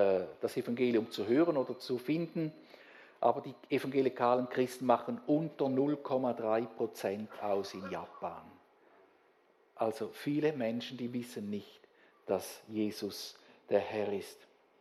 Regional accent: Switzerland; Und wir als Schweizer, wir sind so etwas von privilegiert

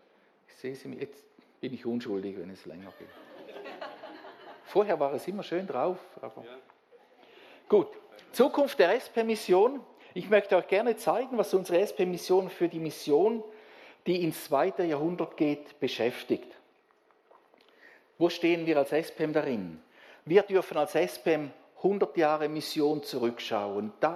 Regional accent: Switzerland; Und wir als Schweizer, wir sind so etwas von privilegiert

